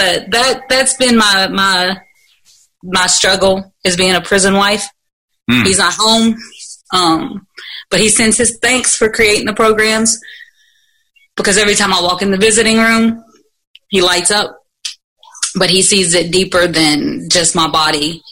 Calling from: Louisville, Kentucky, United States; Louisville, Kentucky.

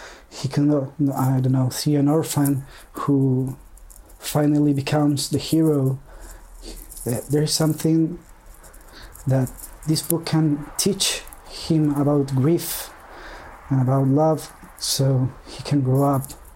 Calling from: Chile; I'm calling from Chile.

